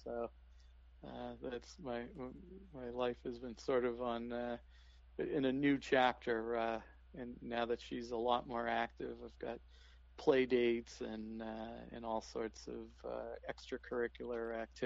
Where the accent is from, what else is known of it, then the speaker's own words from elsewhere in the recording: Cohasset, Massachusetts, United States; also born or lived in Brookline; For the first 14 years of my life, I grew up in Cohasset, and then when I was a freshman in high school, my family moved to Brookline.